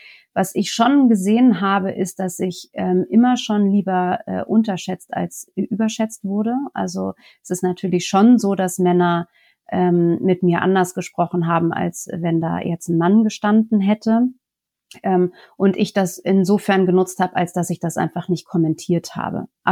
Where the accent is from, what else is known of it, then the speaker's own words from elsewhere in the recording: France; German is a second language; als Franzose, vielleicht muss ich das noch dazu sagen, das heißt, in Frankreich sind wir ja auch mit der Parität